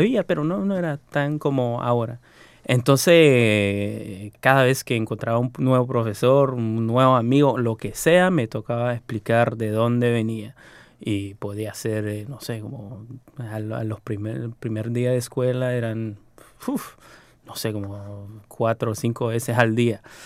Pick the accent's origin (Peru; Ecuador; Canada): Canada; Montreal, Quebec; estaba en Montreal. O sea, me crecí en Montreal, a donde había muchos inmigrantes.